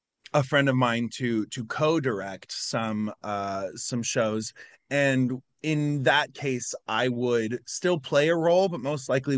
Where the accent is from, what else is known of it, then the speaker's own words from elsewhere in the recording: United States; accent: southern; also holding a big wrench and like using my southern accent, just, I don't know, it just felt sexy.